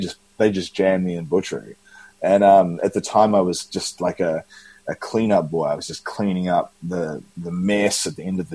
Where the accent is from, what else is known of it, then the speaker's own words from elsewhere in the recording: Auckland, New Zealand; In New Zealand, Auckland, New Zealand.